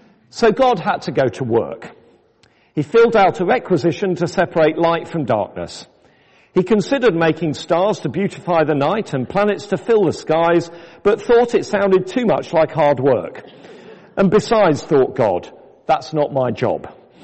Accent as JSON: {"language": "English", "country": "United Kingdom", "said": "I often think as British people, and we may not all be British, but I certainly think it's true in our country"}